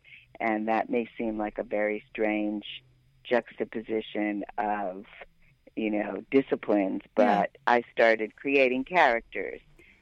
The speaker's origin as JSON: {"language": "English", "town": "New Haven", "region": "Connecticut", "country": "United States", "tie": "born or raised there", "said": "I grew up in New Haven, Connecticut, where most of the old people, if you did have grandparents, they were either Jewish or Italian or Puerto Rican."}